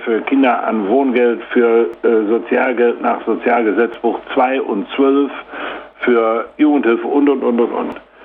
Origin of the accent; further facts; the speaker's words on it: North Rhine-Westphalia, Germany; accent: Kölsch; In meinem kölschen Dialekt formuliere ich das immer so.